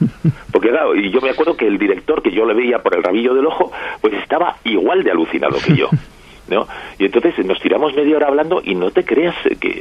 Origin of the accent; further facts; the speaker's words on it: Bilbao, Basque Country, Spain; Somos los dos de Bilbao y nos tuvimos que ir a Sevilla para conocernos